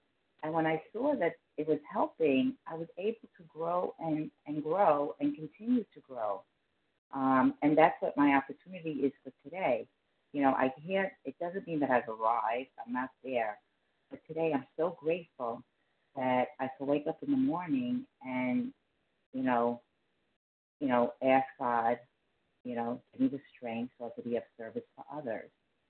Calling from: New Jersey, United States; I am from New Jersey.

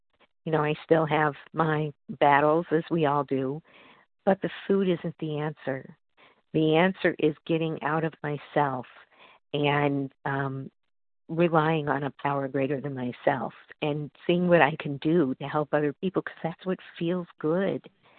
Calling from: Massachusetts, United States; I'm calling from Massachusetts.

